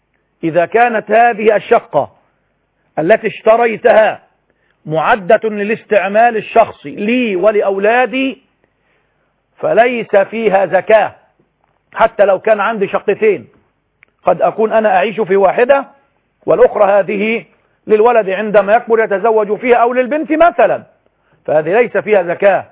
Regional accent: Egypt; كتب كتاب مكتوب كتابة بالمعنى العام عندنا في مصر

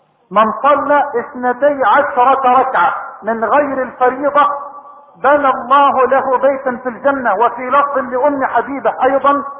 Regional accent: Egypt; بلدنا مصر

